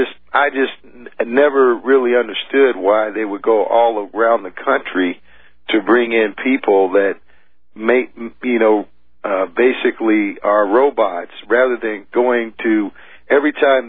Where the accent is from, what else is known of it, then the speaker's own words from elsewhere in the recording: Portland, United States; because I grew up in Portland, and I was a Boy Scout